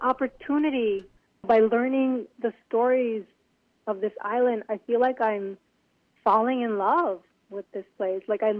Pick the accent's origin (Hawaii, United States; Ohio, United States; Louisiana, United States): Hawaii, United States; Lanai; also born or lived in Philippines; I grew up on Lanai, but I was born in the Philippines.